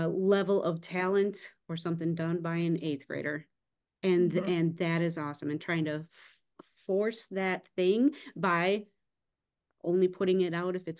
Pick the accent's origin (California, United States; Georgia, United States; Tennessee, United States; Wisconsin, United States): Wisconsin, United States; also born or lived in Seattle; I just very recently moved back to my hometown in Wisconsin. So I'm not in Seattle anymore.